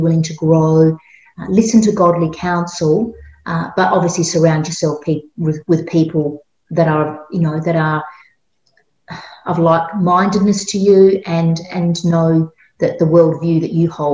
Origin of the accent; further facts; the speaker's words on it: Australia; I am, as you've mentioned before, in Australia. I'm an Aussie.